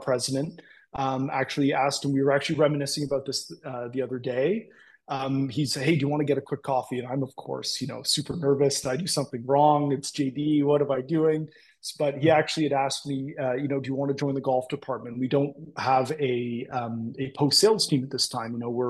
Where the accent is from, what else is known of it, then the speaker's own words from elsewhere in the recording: Canada; accent: Canadian; pardon my Canadian accent. It is quite thick at times, depending on the words I use